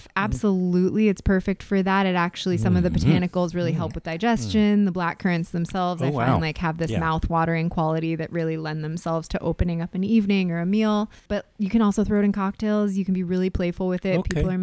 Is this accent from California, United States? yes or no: yes; California, United States; also born or lived in Spain; No, I'm from California originally.